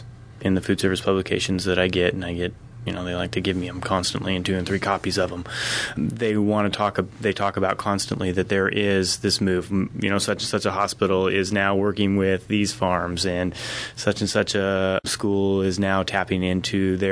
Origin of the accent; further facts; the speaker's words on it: Chico, California, United States; I come from Chico, where you could grow a great tomato outside.